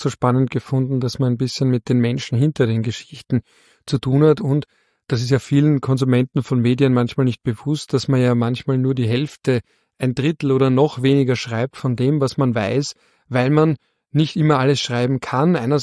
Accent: Vienna, Austria; Ich bin Wiener, ich kann das auch meinem Naturell nach gar nicht.

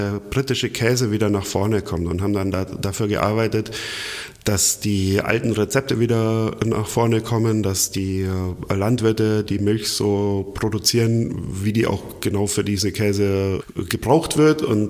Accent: Germany; Wenn ich jetzt mal als Deutscher sagen kann, wir haben ja auch nicht die allerbeste in der Welt, den besten Ruf.

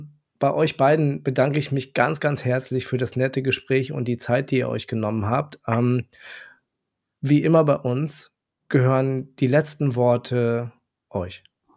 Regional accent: Paderborn, North Rhine-Westphalia, Germany; meiner Heimatstadt Paderborn

